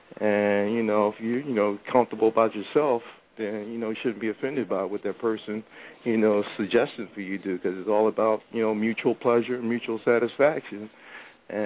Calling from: Philadelphia, Pennsylvania, United States; second time caller, calling from out of Philly.

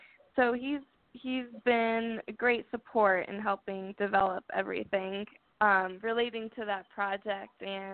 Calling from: Manhattan, New York, United States; I'm calling from Manhattan, New York, the Big Apple.

